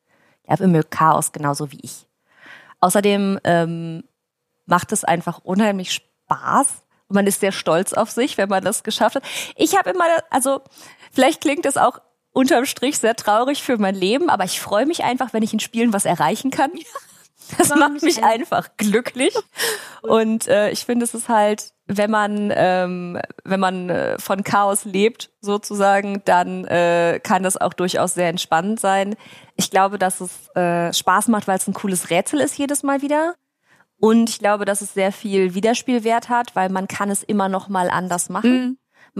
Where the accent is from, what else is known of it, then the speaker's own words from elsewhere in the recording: Münster, North Rhine-Westphalia, Germany; now in Munich, Germany; Aber Münster ist meine Heimatstadt. München ist meine Lebestadt, Arbeitsheimat